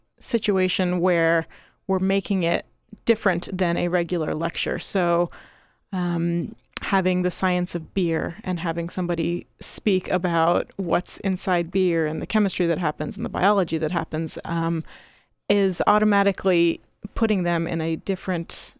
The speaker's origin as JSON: {"language": "English", "town": "Washington", "region": "District of Columbia", "country": "United States", "tie": "born or raised there", "said": "I grew up in Washington, D.C., and I visited a lot of museums"}